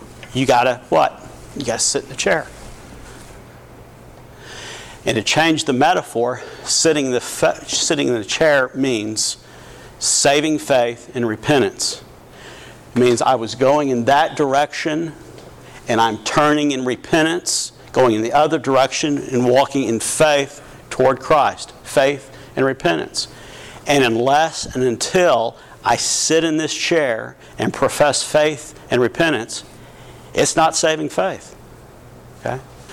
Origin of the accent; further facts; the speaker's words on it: Texas, United States; accent: Texas; That's a Texas pronunciation.